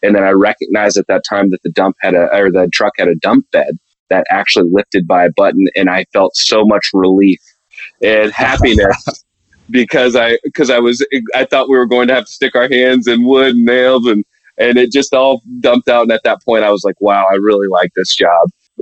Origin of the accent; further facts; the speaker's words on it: Lenexa, Kansas, United States; So, yeah, I'm from Kansas City, born and raised, grew up in a place called Lenexa, Kansas, grew up from middle class family.